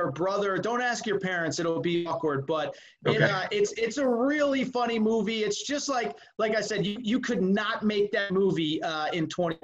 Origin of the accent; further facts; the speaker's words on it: Connecticut, United States; I told you guys a minute ago, but I grew up in Connecticut, and, you know, I can't describe how big Jim Calhoun was when I was a kid in Connecticut.